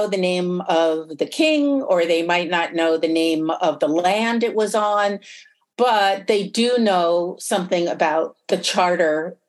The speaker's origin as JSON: {"language": "English", "region": "New York", "country": "United States", "said": "And I'm from just north of New York City."}